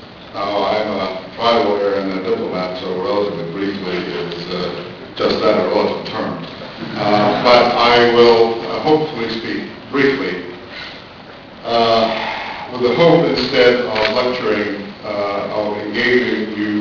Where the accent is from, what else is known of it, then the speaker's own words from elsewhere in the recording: Bloomington, Indiana, United States; It's a bit of a homecoming for me. I grew up in Bloomington, as you've just heard